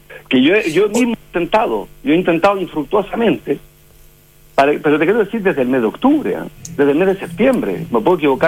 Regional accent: Chile; como chileno

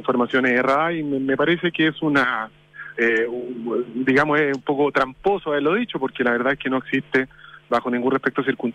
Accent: Vitacura, Santiago Metropolitan Region, Chile; nosotros sí somos de Vitacura

